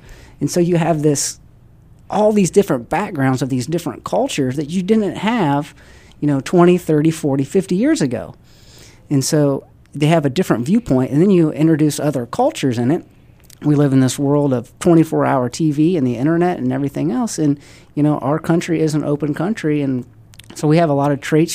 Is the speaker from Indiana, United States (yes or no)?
yes; Indiana, United States; So, you know, I'm originally from Indiana, and it wasn't that long ago where I would have